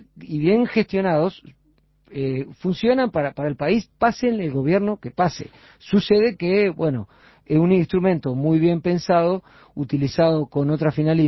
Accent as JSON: {"language": "Spanish", "country": "Uruguay", "said": "lo digo con orgullo como uruguayo"}